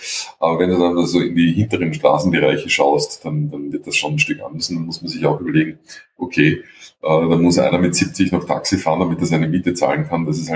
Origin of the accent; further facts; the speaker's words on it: Austria; Also ich bin als Österreicher, sind wir jetzt nicht so die mit Wasser verwöhnt